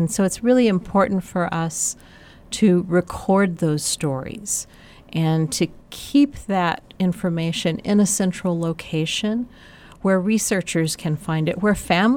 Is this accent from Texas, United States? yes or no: yes; El Paso, Texas, United States; now in Las Cruces, United States; I actually grew up in El Paso, but I've lived in Las Cruces now for over 30 years.